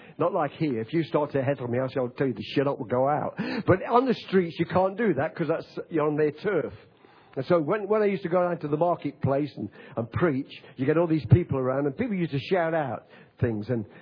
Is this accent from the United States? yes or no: no; England, United Kingdom; now in Australia; I'm a pom from England, but I love Australia because I'm an Aussie. I speak like one, don't I?